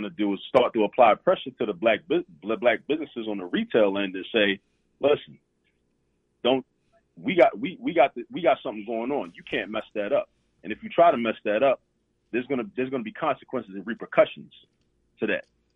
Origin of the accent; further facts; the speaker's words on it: Baltimore, Maryland, United States; You know, I grew up in Baltimore.